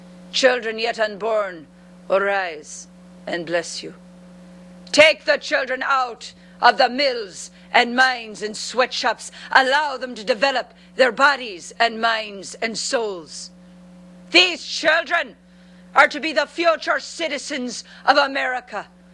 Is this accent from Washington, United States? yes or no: no; Illinois, United States; accent: Chicago; I'll use my regular accent, my Chicago accent.